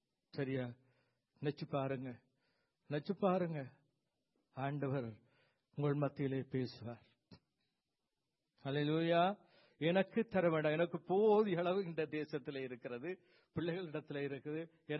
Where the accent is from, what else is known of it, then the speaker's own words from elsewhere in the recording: Nainativu, Northern Province, Sri Lanka; born there; என் சொந்த நாட்டிலே, என் பிறந்த இடம் நைனாதீவு